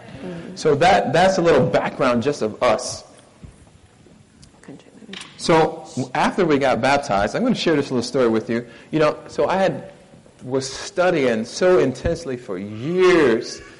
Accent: Miami, Florida, United States; My wife's from Bronx, New York. I'm from Miami, Fort Lauderdale area. So we moved because we read the book Country Living, and we said, we got to move into the country.

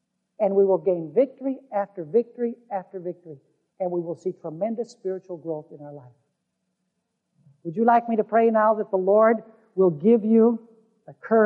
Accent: Caracas, Capital District, Venezuela; when I was growing up in Caracas, Venezuela.

